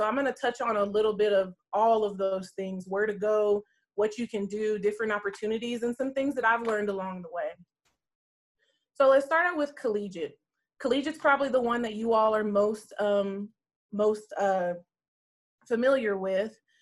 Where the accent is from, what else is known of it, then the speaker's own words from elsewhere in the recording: Dallas, Texas, United States; So I am originally from Dallas, Texas.